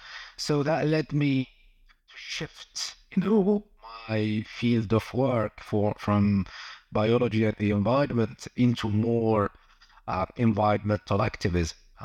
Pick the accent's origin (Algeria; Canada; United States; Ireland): Algeria; I'm originally from Algeria, and I call myself a researcher and activist.